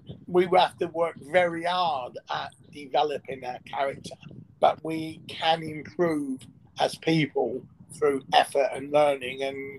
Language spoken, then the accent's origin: English; East London, London, United Kingdom; a close friend who we grew up together in East London